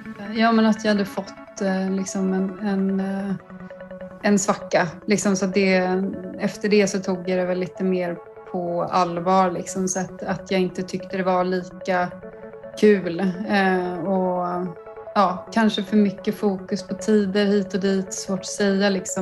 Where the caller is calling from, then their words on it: Gävle, Gävleborg County, Sweden; Jag är hemma i Gävle.